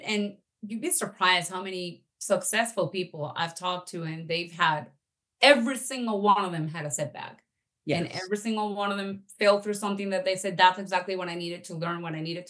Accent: Venezuela; moved away; I'm from Venezuela, and my country is going through a lot of stuff.

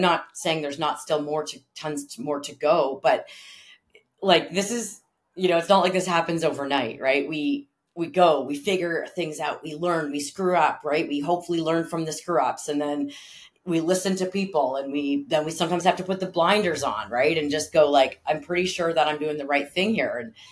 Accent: Ontario, Canada; I grew up near Toronto.

